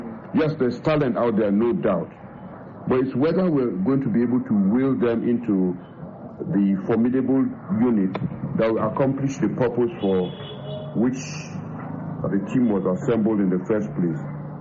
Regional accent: Nigeria; I'm a Nigerian.

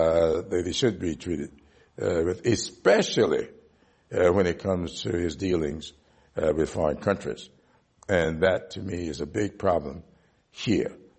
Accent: the South, United States; I grew up in the South. I grew up knowing what it's like to go into a department store and have a police officer follow you around the department store.

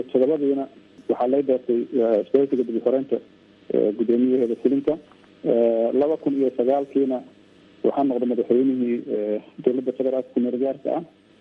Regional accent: Middle Shabelle, Somalia; also born or lived in Mogadishu / Sudan; aniga waxaan dhashay 1966 waxaan ku dhashay meel u dhow magaalada Mahabaay ee ka tirsan gobolka Shabeellada Dhexe.

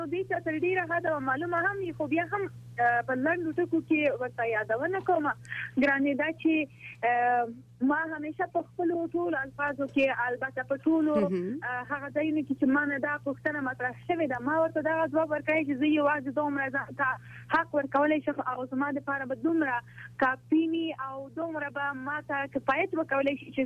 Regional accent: Afghanistan; نو دومره به ورته وایم چې زه یوه افغانه او یوه پښتنه یم.

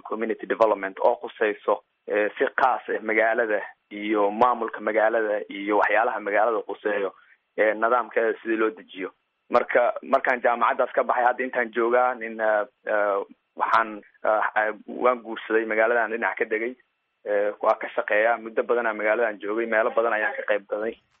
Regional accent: Kenya; moved away as an adult; also born or lived in Somalia; now in United States; Aniga waxaan ku dhashay Soomaaliya, laba sanaan oo jira ayaan waxaan usoo qaxnay qaxootiyada waaweyn ee ku yaallo Kenya, meeshaas oo aan ku noolaa ilaa 18 sano. Mareykanka waxaan soo galay 2009-kii

